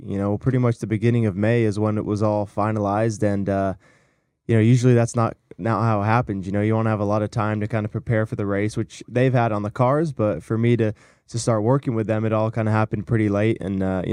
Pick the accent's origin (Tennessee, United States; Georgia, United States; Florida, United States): Florida, United States; Orlando; And I'm from Orlando, so but most of the karting in Florida was happening down south.